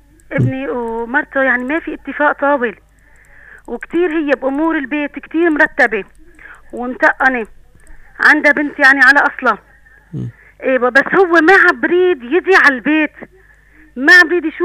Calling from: Aleppo, Aleppo Governorate, Syria

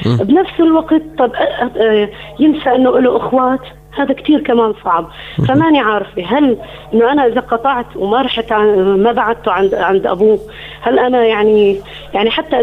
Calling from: Aleppo, Aleppo Governorate, Syria

